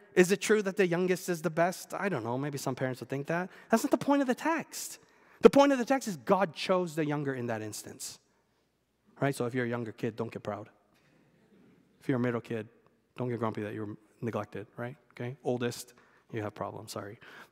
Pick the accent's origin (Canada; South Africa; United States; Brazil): Canada; Vancouver, British Columbia; I grew up in Vancouver, and sometimes I have a longing to go back to Vancouver to see my parents, to see my home where I grew up, right?